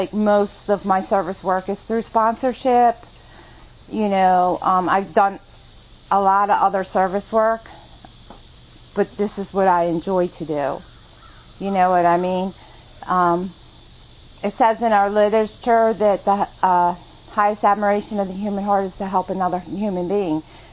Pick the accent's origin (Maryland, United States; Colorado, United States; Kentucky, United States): Maryland, United States; Baltimore; now in Pennsylvania, United States; I didn't get clean up here in Pennsylvania. I'm from Baltimore, Maryland. That's where I got clean at. I moved up here 5 years ago.